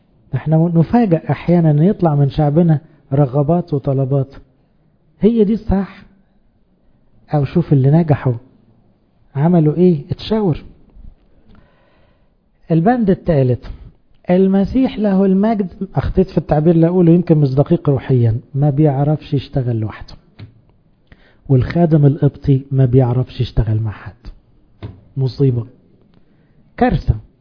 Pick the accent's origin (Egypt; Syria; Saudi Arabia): Egypt; احنا كمصريين وكأقباط برضو